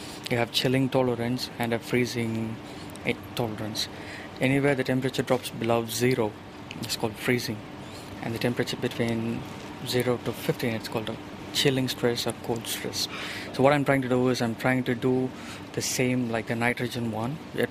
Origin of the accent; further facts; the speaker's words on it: India; English is a second language; I'm from India.